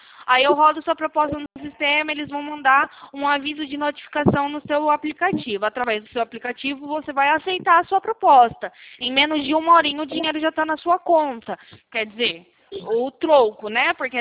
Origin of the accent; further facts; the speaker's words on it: Sumaré, São Paulo, Brazil; Eu sou aqui de Sumaré, do interior de São Paulo.